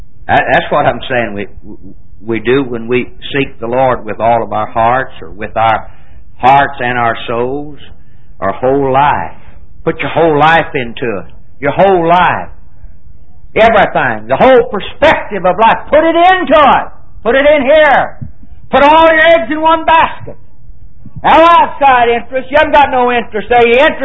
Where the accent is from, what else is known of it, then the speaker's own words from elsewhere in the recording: West Virginia, United States; I said, "I'm from Fairmont, West Virginia." Wasn't even from there. I was from up a hollow here somewhere, but I knew they wouldn't know the name of the hollow. So I always said, "Fairmont, West Virginia is the nearest town."